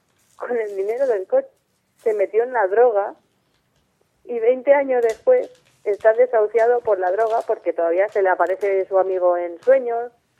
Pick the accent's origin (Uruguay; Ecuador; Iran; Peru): Iran; Tehran, Tehran Province; Spanish is a second language; Yo soy de Teherán. Teherán está en Irán.